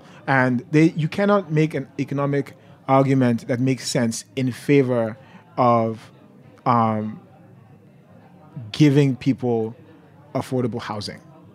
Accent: Nigeria; I'm a Nigerian. I'm an immigrant

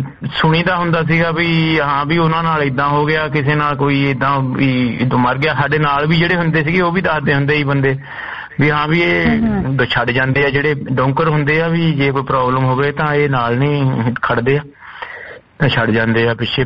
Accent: Punjab, India; moved away as an adult; also born or lived in Italy; now in England, United Kingdom; ਪੰਜਾਬ ਜੀ ਉਦੋਂ ਮੈਂ ਸੀਗਾ ਭੈਣ ਜੀ ਕੋਈ 24 ਸਾਲ ਦਾ ਸੀ।

